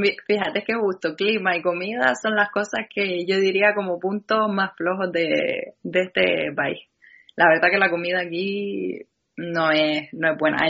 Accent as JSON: {"language": "Spanish", "region": "Canary Islands", "country": "Spain", "said": "nosotros que somos canarios, cuando hace cualquier cosa nos parece frío, ¿no?"}